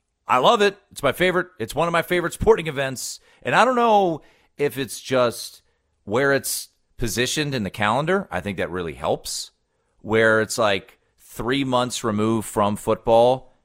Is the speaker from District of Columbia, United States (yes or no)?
yes; Washington, District of Columbia, United States; next year it's in D.C., my hometown. I don't have any interest of going back home.